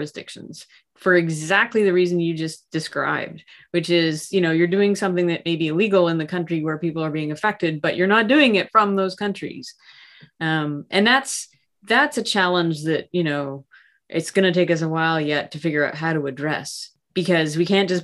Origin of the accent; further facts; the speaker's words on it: Canada; moved away; I am Canadian, although I'm not living there. I haven't lived there for years.